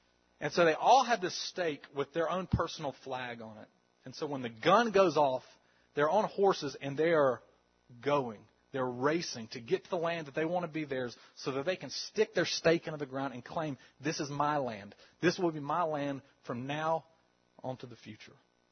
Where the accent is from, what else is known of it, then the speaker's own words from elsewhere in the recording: North Carolina, United States; I'm so from North Carolina. It's not even funny.